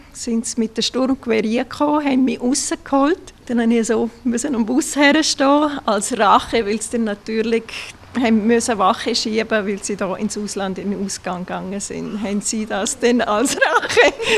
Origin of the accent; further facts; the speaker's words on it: Sargans, St. Gallen, Switzerland; Ich bin seit 1998 da, in Sargans aufgewachsen, gerade direkt drüber rein. Und ja, ich bin hier daheim.